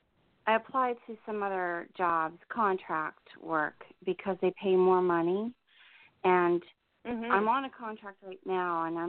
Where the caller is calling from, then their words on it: New Jersey, United States; I'm in New Jersey.